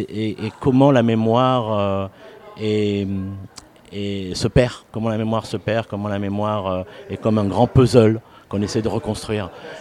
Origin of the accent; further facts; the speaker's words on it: Marseille, Provence-Alpes-Côte d'Azur, France; je suis Marseillais. Et en tant que Marseillais, c'est un peu la Méditerranée qui rencontre.